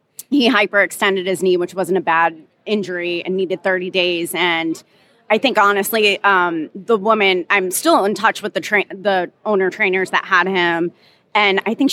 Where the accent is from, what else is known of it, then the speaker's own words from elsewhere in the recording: Paris, Kentucky, United States; So I'm from Paris, Kentucky.